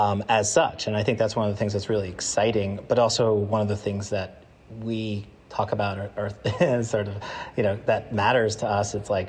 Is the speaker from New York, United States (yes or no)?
yes; Long Island, New York, United States; I grew up on Long Island in the 90s and I was a little preppy and a little hip hop.